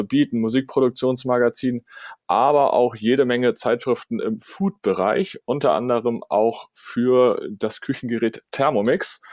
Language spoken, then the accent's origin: German; Kiel, Schleswig-Holstein, Germany; wie du schon angekündigt hast, komme ich aus Kiel. Ich bin 23 Jahre jung